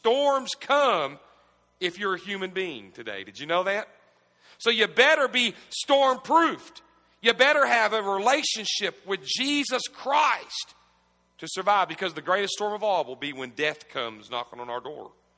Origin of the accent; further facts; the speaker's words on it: Owensboro, Kentucky, United States; I grew up here in Owensboro. I'm a native of Owensboro